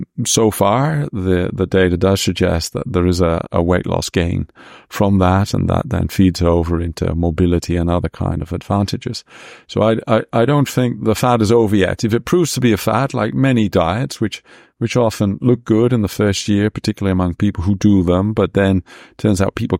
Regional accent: Netherlands; English is a second language; now in United Kingdom; I come from the Netherlands

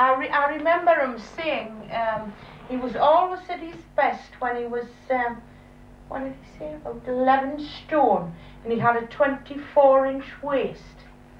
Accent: Hartford Colliery, North East England, United Kingdom; born there; And they had 9 of a family, and I was born in Hartford Colliery.

